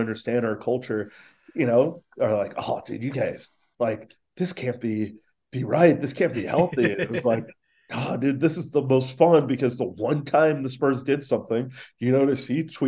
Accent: Los Angeles, California, United States; You know, I grew up in Los Angeles playing basketball.

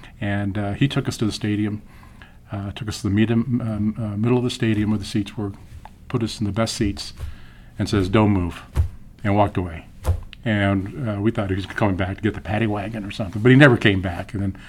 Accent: Flagstaff, Arizona, United States; also born or lived in Tucson; I was born and raised in Flagstaff, and I wanted to go to the big city. And I was hired, went through the academy, and they sent me to Tucson

